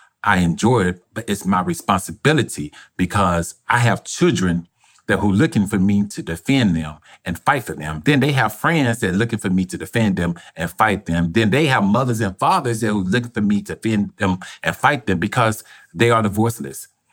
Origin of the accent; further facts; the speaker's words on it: Arkansas, United States; I was born in Arkansas. I lived in Arkansas my whole life.